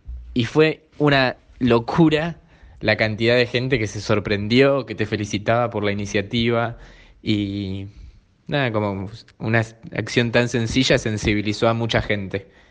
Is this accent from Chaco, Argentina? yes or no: no; Buenos Aires, Argentina; Me presento … Tengo 23 años, soy psicólogo, soy de Buenos Aires, de Capital Federal, y actualmente trabajo en la Villa 31 con el gobierno de la ciudad.